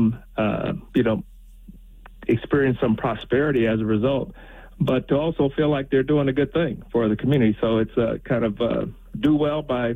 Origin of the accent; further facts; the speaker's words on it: Flint, Michigan, United States; when I was growing up in Flint in the 1960s.